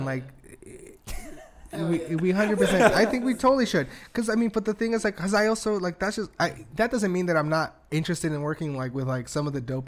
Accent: United States; man, I've been born and raised here. And, like, I want to make that thing that feels in between. Like, I'm American and I'm Mexican.

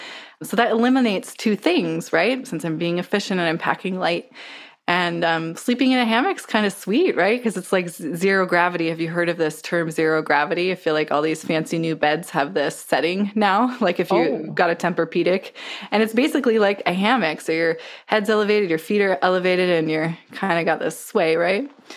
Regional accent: Pacific Northwest, United States; So most of y'all know I'm from the Pacific Northwest

